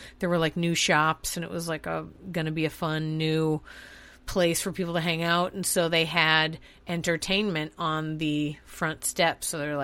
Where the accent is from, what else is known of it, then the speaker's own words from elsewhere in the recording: Boston, Massachusetts, United States; also born or lived in Dallas / New York; I'm not. I'm from Boston, actually.